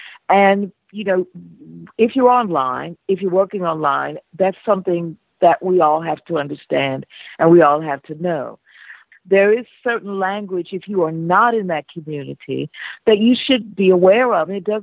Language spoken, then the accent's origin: English; United States; I'm American. I'm African-American.